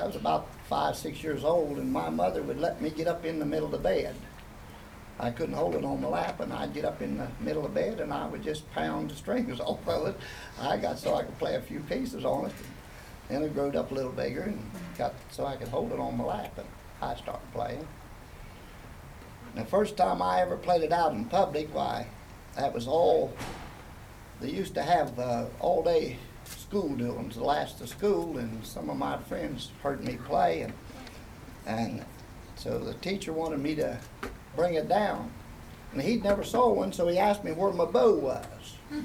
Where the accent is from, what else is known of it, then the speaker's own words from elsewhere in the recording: West Virginia, United States; Yeah, we were raised in Braxton County.